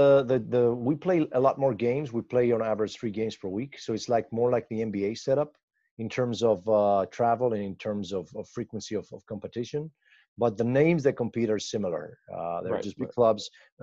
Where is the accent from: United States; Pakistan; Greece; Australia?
Greece; English is a second language; No, yeah, well, I'm come from Greece, hence, you know, as the name alludes.